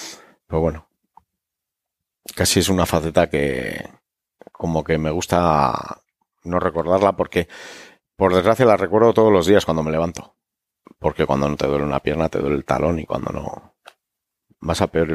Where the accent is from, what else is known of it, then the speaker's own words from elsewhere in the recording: Miranda de Ebro, Castile and León, Spain; born there; yo soy nacido en el 70, en Miranda de Ebro. Aunque me considero riojano, porque mi familia desciende de La Rioja. Mi madre es San Vicente y mi padre anguiano.